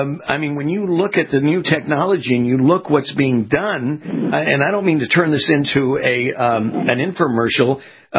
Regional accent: California, United States; moved away as an adult; I'm now based out of Florida. I was born and raised in California.

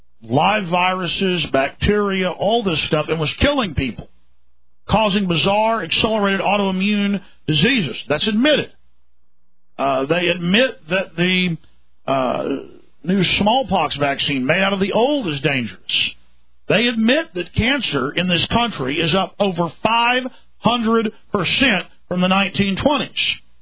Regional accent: Dallas, Texas, United States; Well, I grew up in Dallas, where you're at, and it's really bad.

